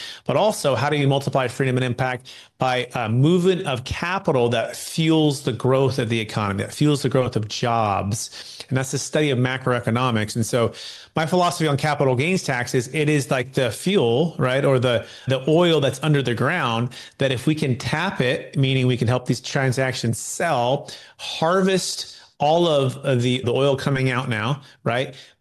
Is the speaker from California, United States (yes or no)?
yes; California, United States; And when I grew up in the Bay Area of California, my parents had two young boys, myself and my brother.